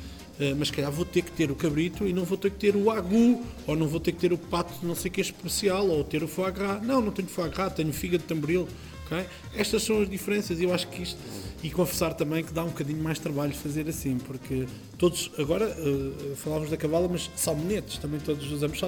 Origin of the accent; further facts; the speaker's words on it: Canas de Senhorim, Viseu, Portugal; eu sou de Canas Senhorinho, Nelas